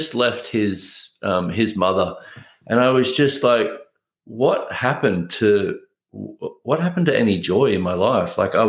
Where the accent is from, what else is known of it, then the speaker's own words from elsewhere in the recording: Australia; I grew up in Australia.